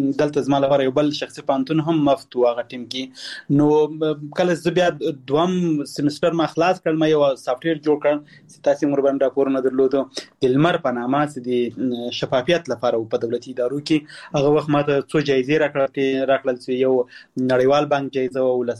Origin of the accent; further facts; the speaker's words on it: Muqur, Ghazni, Afghanistan; زو غزنی ولایت مقر ولسوالی بزکو کلی کال ته زیږیدلې